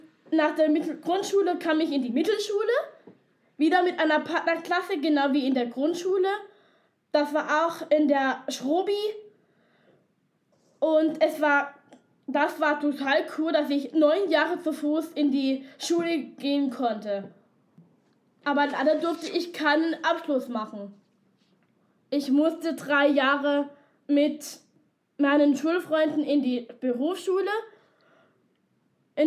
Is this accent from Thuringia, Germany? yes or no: no; Munich, Bavaria, Germany; Ich komme aus München-Pasing. Also ich bin in Pasing geboren, aber ich komme aus München-Leim.